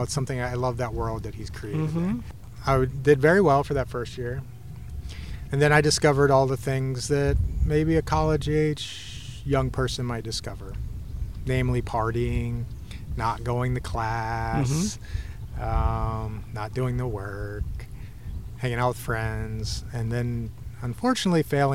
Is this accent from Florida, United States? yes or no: no; Greensboro, North Carolina, United States; And then I left and I came back and to my hometown of Greensboro, where my mom was an art professor at a small liberal arts Quaker college called Guilford College.